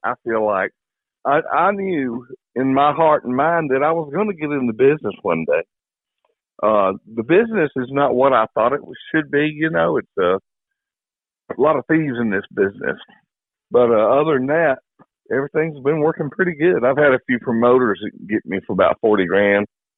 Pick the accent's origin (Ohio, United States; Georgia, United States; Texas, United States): Georgia, United States; Newnan; moved away as an adult; also born or lived in Atlanta / Marietta / Carrollton; No, I was born in Atlanta, but I lived in Marietta for a while from age 9 to 12, I think. 9, 10, 11, 12. Yeah, about 3 or 4 years, and then we moved to Newnan. And that's where I finished growing up